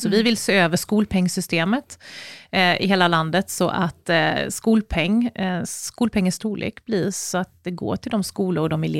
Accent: Småland, Sweden; Vi är ju såna smålänningar så vi köper ju i mängder.

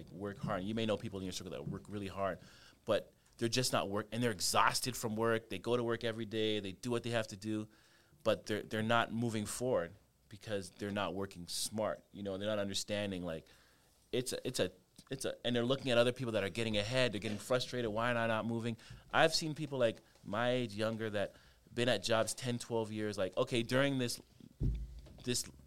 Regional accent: Canada; I grew up in Canada

